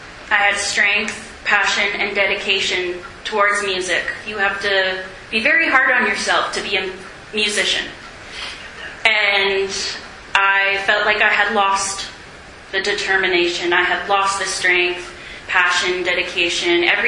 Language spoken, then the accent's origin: English; Morden, Manitoba, Canada; I'm from Morden, Manitoba, if I forgot to say